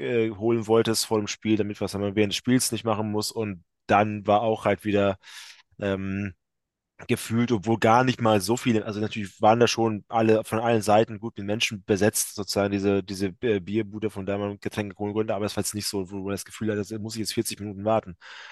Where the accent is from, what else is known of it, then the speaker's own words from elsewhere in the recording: Kiel, Schleswig-Holstein, Germany; man kennt es zwar als Kieler